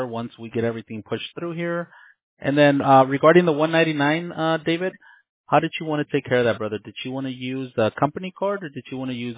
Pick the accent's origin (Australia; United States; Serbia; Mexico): Mexico; because I'm from Mexico and I go to Mexico, you know, I go to Monterrey or sometimes right there to TJ Tijuana.